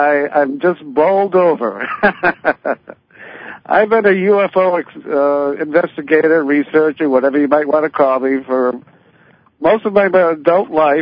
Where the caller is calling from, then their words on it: Massachusetts, United States; I'm calling from Massachusetts.